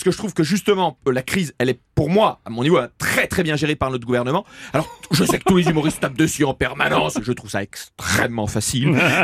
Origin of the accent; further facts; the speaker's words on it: Lyon, Auvergne-Rhône-Alpes, France; Je viens de Lyon quand même, donc j'aimerais bien qu'on se foute pas de ma gueule.